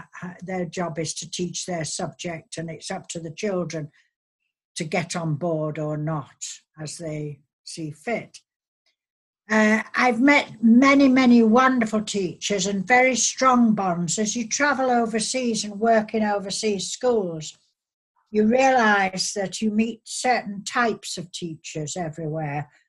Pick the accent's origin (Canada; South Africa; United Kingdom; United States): United Kingdom; as a British person, I'm immensely proud of our education systems in our four countries